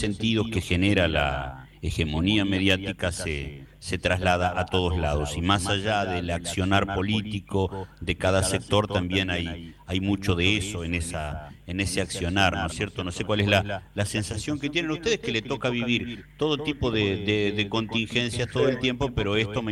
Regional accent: Concepción del Uruguay, Entre Ríos, Argentina; soy de Concepción del Uruguay, del ET11.

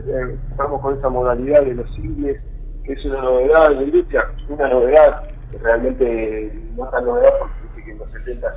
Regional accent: Buenos Aires, Argentina; nosotros también somos del interior porque somos de provincia de Buenos Aires

